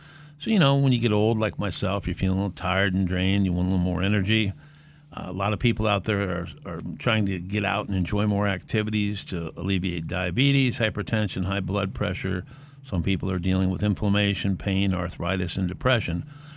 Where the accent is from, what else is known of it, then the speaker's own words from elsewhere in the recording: California, United States; It has the second largest boomer population next to my home state of California.